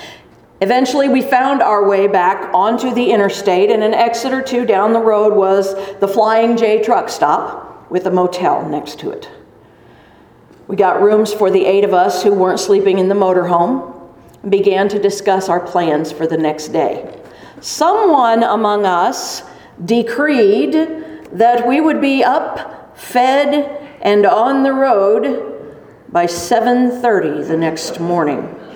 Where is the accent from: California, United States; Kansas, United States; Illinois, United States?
Kansas, United States; I had never driven down a slope that steep or that long before. I am from Kansas, after all.